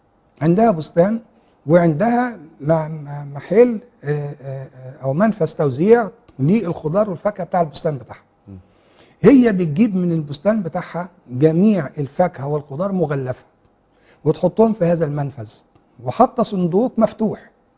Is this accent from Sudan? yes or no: no; Egypt